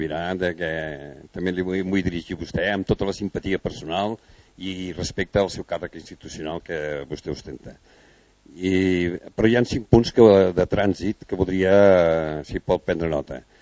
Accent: Catalonia, Spain; com a català que sóc

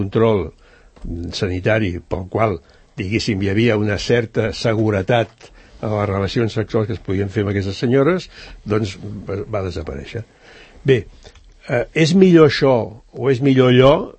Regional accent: Barcelona, Catalonia, Spain; Jo quan era petit recordo, doncs, a Barcelona jo tenia 14 anys

